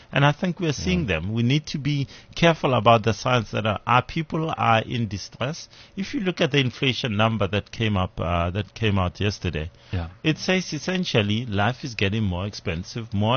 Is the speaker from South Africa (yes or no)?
yes; Limpopo, South Africa; I'm from Limpopo originally.